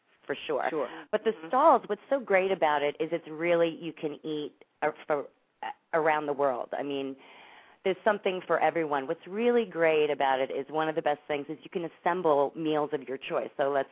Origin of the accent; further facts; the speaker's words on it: New York, United States; now in Los Angeles, United States; So when I first moved to Los Angeles from New York, I don't know if you could tell, I'm from New York.